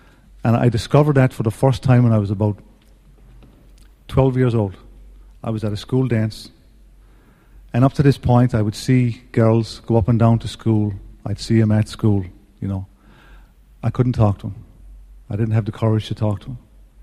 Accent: Ireland; I was born in Ireland. And I grew up in a small little town, you know, 4,000 people.

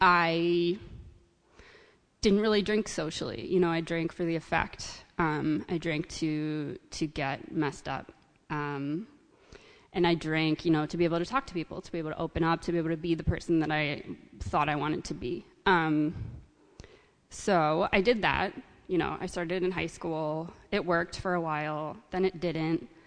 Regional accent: Chicago, Illinois, United States; So I am from Chicago. I grew up there.

